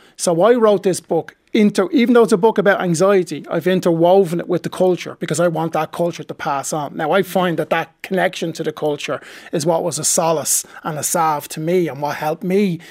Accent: Ireland

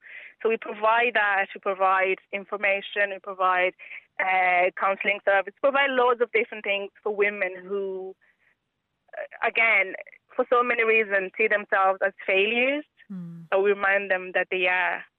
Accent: Ireland

